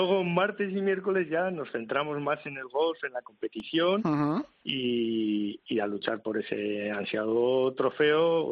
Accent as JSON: {"language": "Spanish", "town": "San Sebastián", "region": "Basque Country", "country": "Spain", "said": "yo soy de San Sebastián y de la Real, por supuesto."}